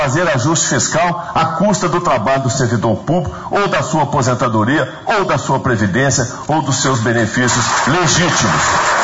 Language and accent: Portuguese; Minas Gerais, Brazil; Nós somos mineiros.